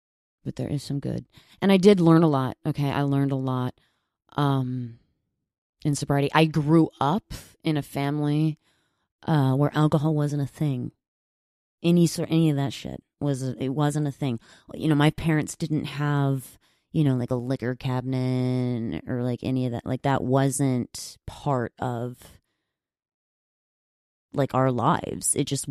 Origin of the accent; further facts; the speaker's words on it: Chicago, Illinois, United States; also born or lived in Texas; So Chicago is my home. Chicago is where I fucking grew up, where life started to happen and I started to figure some shit out.